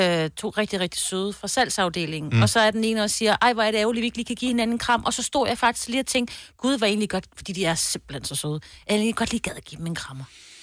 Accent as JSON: {"language": "Danish", "region": "Jutland", "country": "Denmark", "said": "jeg kommer også fra Jylland"}